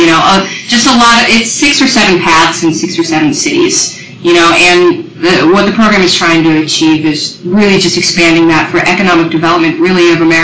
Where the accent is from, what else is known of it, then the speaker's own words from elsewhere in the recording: Indiana, United States; I'm from Indiana, northern Indiana, actually, near Chicago area.